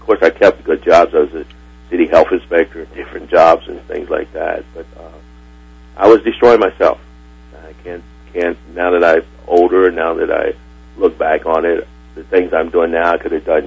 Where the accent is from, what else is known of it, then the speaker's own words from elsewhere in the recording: Kentucky, United States; As you said, you know, I grew up in Kentucky.